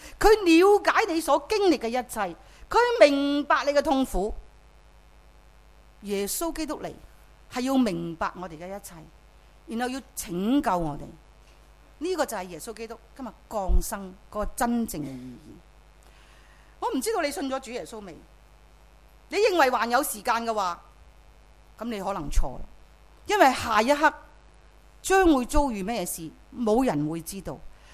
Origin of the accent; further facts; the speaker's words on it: Chaozhou, Guangdong, China; 我是潮州人